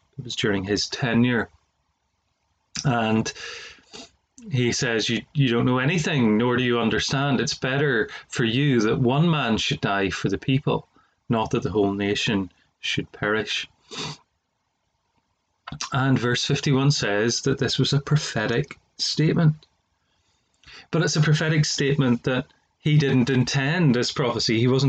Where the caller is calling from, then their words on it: Northern Ireland, United Kingdom; I'm speaking from Northern Ireland and the United Kingdom